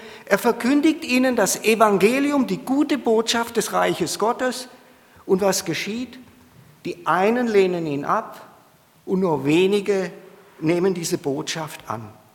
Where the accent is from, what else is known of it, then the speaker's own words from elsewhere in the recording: Baden-Württemberg, Germany; Ich komme aus der Nähe von Pforzheim, bin verheiratet, habe zwei Söhne